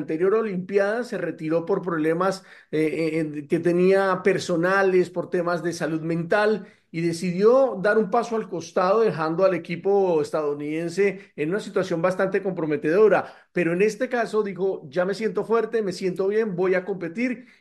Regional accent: Colombia; para nosotros es un honor como colombianos que un joven de 17 años haya logrado esta presea tan importante

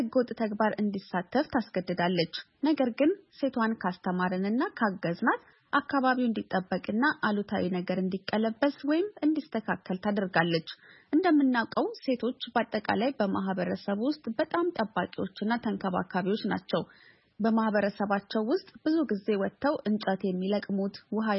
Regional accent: Addis Ababa, Ethiopia; ያደኩት አዲስ አበባ ውስጥ ነው፣ ግን ገና በልጅነቴ በሀገሬ መዞር በመቻሌ ትልቅ እድል ነበረኝ።

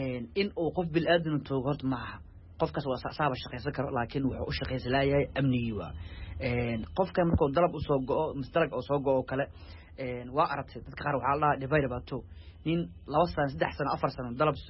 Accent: Hiran, Somalia; ani waxaan ka imaaday dhulka beeraleyda ah oo inta badan dalagga oo ka imaado oo hiiraan.

